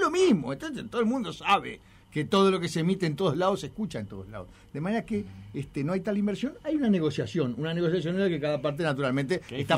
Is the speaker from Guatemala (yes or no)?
no; Uruguay; pero somos uruguayos y queremos lo mejor para este país